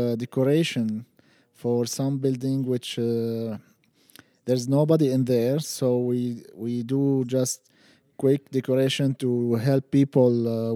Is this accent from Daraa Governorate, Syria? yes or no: no; Damascus, Damascus Governorate, Syria; English is a second language; moved away as an adult; I spent most of my lifetime in Damascus City, which is the capital of Syria. Mm-hmm. I spent there about 28 continuous years in the same place, the same house, with my family.